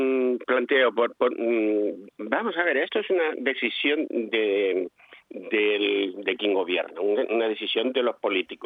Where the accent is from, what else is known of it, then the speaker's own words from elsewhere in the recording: Morro Jable, Canary Islands, Spain; cuando yo era pequeño, porque yo he estado, soy de Morro de toda mi vida